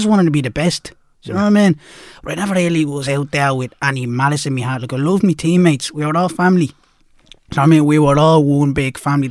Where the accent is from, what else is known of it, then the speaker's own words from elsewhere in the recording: Dublin, Leinster, Ireland; accent: Dublin; And then as time went on, my Dublin accent's just starting to come along. I was like, what the fuck is going on? I don't sound like this.